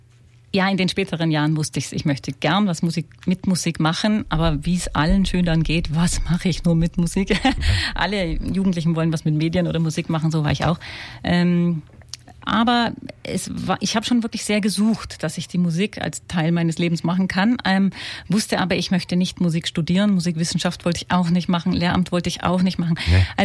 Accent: Augsburg, Bavaria, Germany; Genau, ich bin geboren in Augsburg.

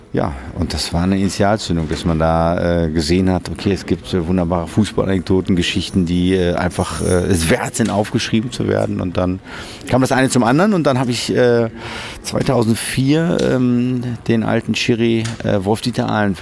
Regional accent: Bochum, North Rhine-Westphalia, Germany; ich bin in Bochum geboren und bin dann damit aufgewachsen.

